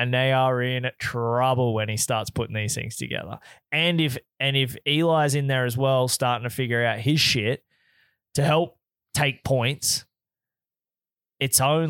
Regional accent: Australia; And as much as I don't want, like, as an Australian, I want … to win, right?

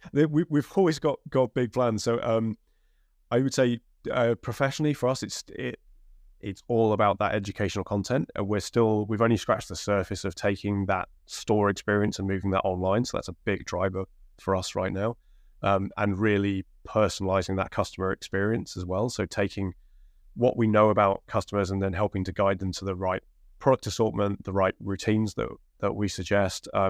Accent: Crewe, North West England, United Kingdom; I grew up in Crewe.

